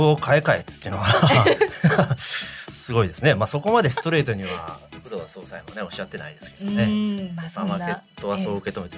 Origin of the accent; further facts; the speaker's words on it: Hyogo, Japan; 私のふるさとのですね、兵庫県播磨地域にいた人が福岡の地に渡って